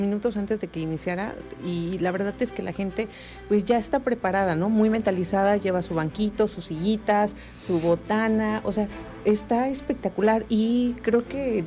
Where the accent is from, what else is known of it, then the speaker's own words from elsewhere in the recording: Mexico; este tipo de tradiciones que nos caracterizan y nos destacan como mexicanos